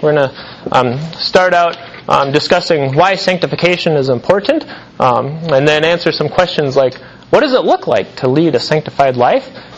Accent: Missouri, United States; Even though we're from Missouri, we were rooting for the Cowboys

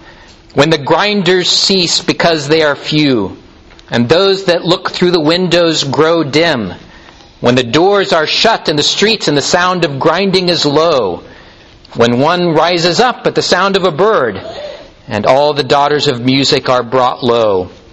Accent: Topeka, Kansas, United States; The church I grew up in Topeka, Kansas, my pastor there had a practice of about once a month inviting the children to come to the front of the congregation

